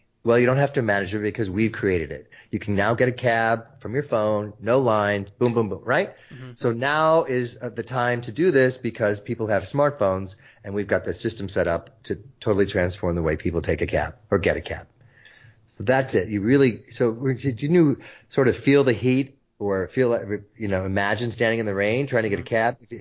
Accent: Netherlands; also born or lived in South America; I was born in South America. I grew up in the Netherlands.

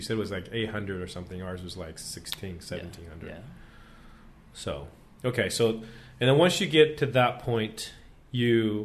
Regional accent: West Coast, United States; we're from the West Coast, and all of our family's from the West Coast

